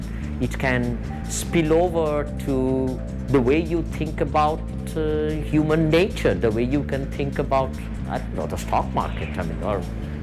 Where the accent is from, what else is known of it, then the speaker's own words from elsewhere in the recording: India; I grew up in India, and the sort of the high school structure over there is it's a lot more structured than what it is in North America.